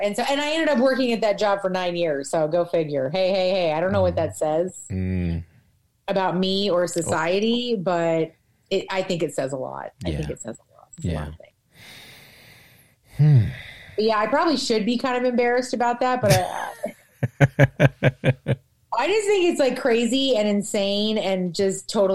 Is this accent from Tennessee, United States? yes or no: no; New York, United States; accent: New York; I was talking to the two women that were up in front about my goddamn accent. And he was like, hey, New York, shut up and hurry up.